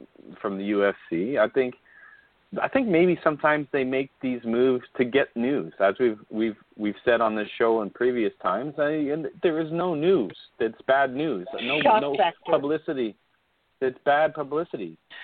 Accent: Canada; not only to the Canadian fans because I'm Canadian

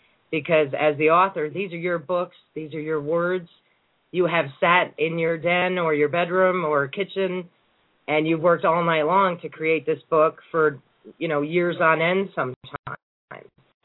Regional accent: East, United States; now in New Mexico, United States; I'm actually from the East, and I came down here for informational research on Billy the Kid

